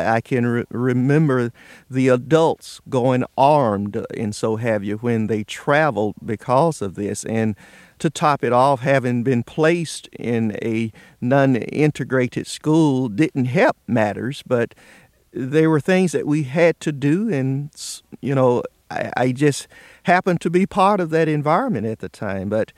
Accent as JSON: {"language": "English", "town": "Roxboro", "region": "North Carolina", "country": "United States", "tie": "born or raised there"}